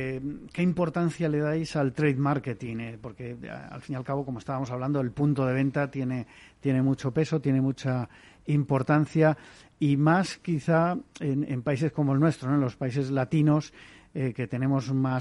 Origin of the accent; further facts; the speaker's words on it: Basque Country, Spain; Bueno, yo soy vasco, pero no hablo euskera. Una palabra por ahí, pero poco más.